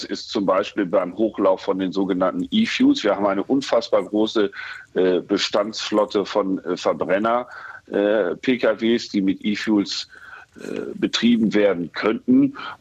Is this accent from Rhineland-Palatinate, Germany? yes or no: no; North Rhine-Westphalia, Germany; Ich komme hier aus Nordrhein-Westfalen.